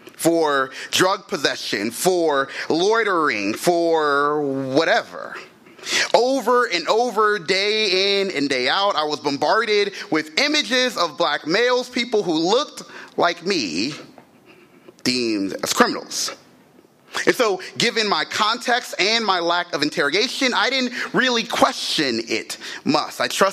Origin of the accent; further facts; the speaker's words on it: Baton Rouge, Louisiana, United States; See, I'm from Baton Rouge, Louisiana. And every day growing up, I would watch the news with my parents